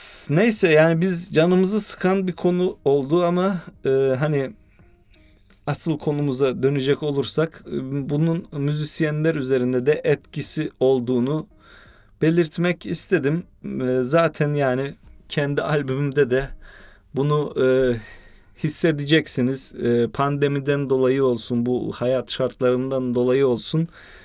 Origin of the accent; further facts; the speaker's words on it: Türkeli, Sinop, Turkey; Yani baktığımız zaman ben bu sene tatilim için memleketim Sinop Türkeli'ne gideceğim.